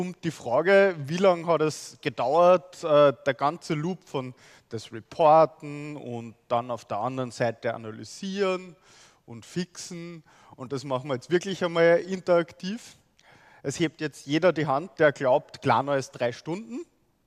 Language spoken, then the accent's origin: German; Upper Austria, Austria; Ich komme aus Oberösterreich, wisst ihr vielleicht an meinem Dialekt erkennt. Ich studiere an der JKU.